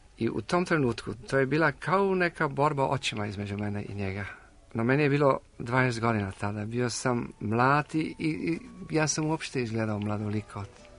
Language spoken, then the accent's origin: Serbian; Austria; also born or lived in Belgrade, Serbia; Ja sam godište 1920. rodio sam se u Beogradu. Međutim, kad mi je bilo 4 godine, ja sam odveden iz Beograda. Mene onda jedna tetka prihvatila, koja je živjela u inostranstvu, u Austriji, i ja sam onda prešao u Austriju.